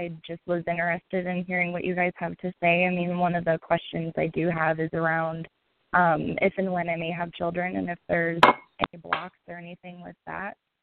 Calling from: Littleton, Colorado, United States; Littleton, Colorado.

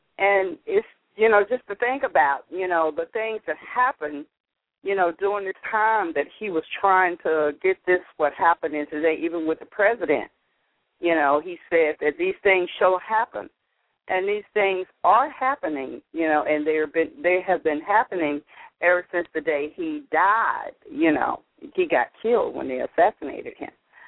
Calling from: Albany, Georgia, United States; Hi, thank you so much for letting me share. I'm from Albany, Georgia. I'm living here in Fort Lauderdale now.

